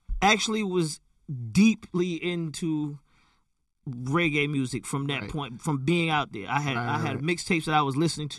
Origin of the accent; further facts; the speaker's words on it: Atlanta, Georgia, United States; My mindset was, I'm from Atlanta. I got a hit record, and I had it untraditionally of whatever I thought what Atlanta was.